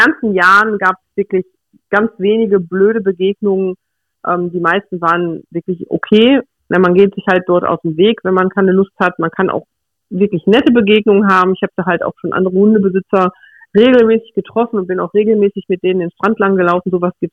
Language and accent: German; North Rhine-Westphalia, Germany; wir kommen ja eigentlich aus dem Pott. Und hier ist es halt immer relativ voll und laut.